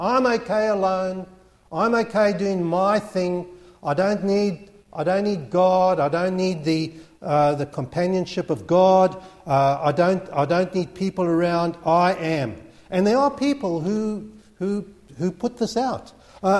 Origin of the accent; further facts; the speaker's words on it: South Africa; because I was brought up in South Africa.